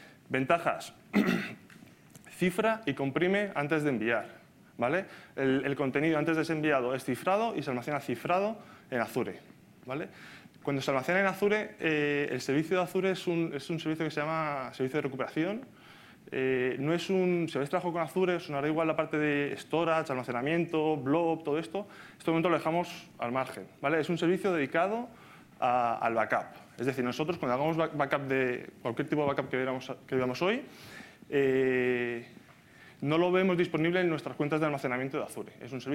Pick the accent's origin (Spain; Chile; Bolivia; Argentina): Spain; Catalonia; vengo con mi compañero Joan, somos de Tokiota, de Barcelona. Bueno, empresa un nombre un poco japonés, pero no, somos catalanes.